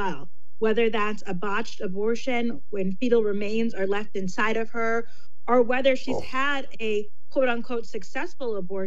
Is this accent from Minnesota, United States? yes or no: no; Connecticut, United States; I'm from Connecticut, so it's a very progressive pro-abortion state.